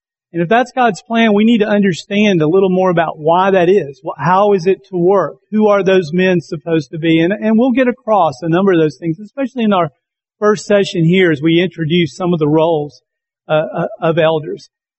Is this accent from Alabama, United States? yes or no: yes; Birmingham, Alabama, United States; also born or lived in Tuscaloosa / Cullman; now in Atlanta, United States; I'm an Alabama guy. I was born in the state. I was born in Tuscaloosa. Grew up mostly in Birmingham, though I had two really great years in Cullman.